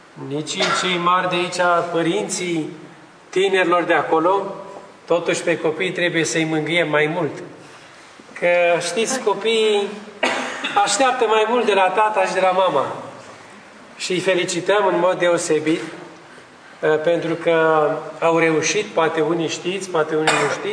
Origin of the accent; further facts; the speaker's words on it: Suceava County, Romania; born there; să fiu demn că sunt român, să fiu demn că sunt născut pe pământul acesta aici al Bucovinei, că am o tradiție, că am un port, că nu sunt al nimănui, că am o spiță, că am un neam.